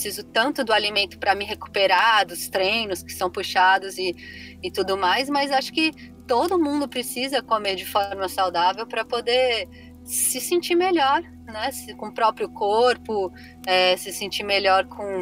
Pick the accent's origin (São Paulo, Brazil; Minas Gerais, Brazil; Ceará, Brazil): São Paulo, Brazil; moved away as an adult; eu sou paulista, né, da capital, e aí com 22 anos eu saí de São Paulo